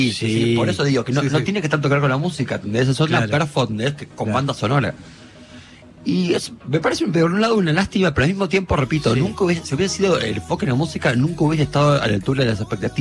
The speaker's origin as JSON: {"language": "Spanish", "country": "Argentina", "said": "como somos los argentinos"}